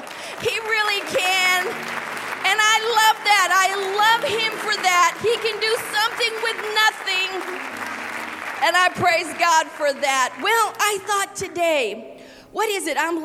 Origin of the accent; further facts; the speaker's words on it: Los Angeles, California, United States; because I'm from California and I was raised in Los Angeles.